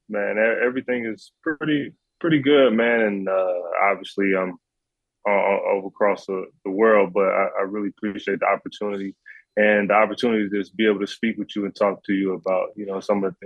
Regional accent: Columbus, Georgia, United States; for me growing up in Columbus, Georgia, it was, you know, one of those things where football was kind of like the only way out.

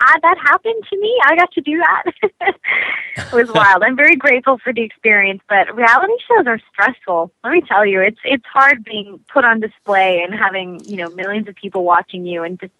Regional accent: Eagan, Minnesota, United States; Sure. I'm originally from a town called Eagan, Minnesota, which is a suburb of Minneapolis. It's about 20 minutes south of the city.

